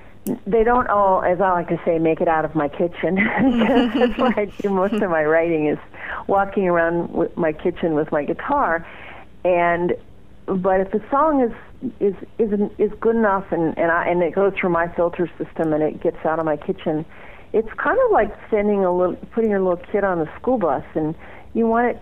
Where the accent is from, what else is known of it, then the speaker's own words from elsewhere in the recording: California, United States; I'm a songwriter from Northern California, and I really am passionate about making good records.